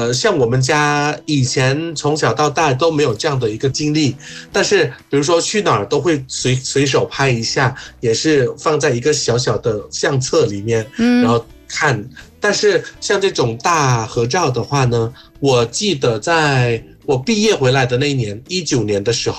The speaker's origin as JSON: {"language": "Chinese", "country": "Thailand", "second_language": "Chinese", "said": "在我们泰国人的概念来讲，就是要到影楼去拍。"}